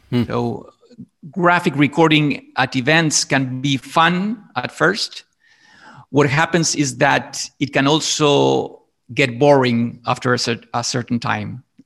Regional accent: Buenos Aires, Argentina; now in Italy; So I'm from Buenos Aires, Argentina, but I have lived in Italy for 18 years. And my background is in advertising. I studied communication arts in Argentina

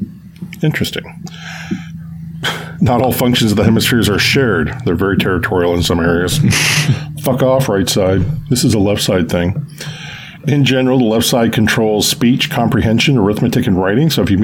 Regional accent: Oklahoma, United States; also born or lived in Canada; Well, I'm a mix of nice, and I grew up in Oklahoma.

